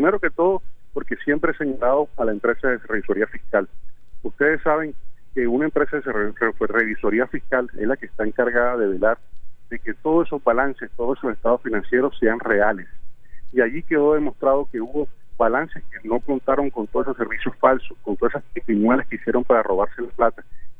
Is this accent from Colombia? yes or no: yes; Barranquilla, Atlántico, Colombia; nosotros como barranquilleros jamás hemos visto una disminución de la tarifa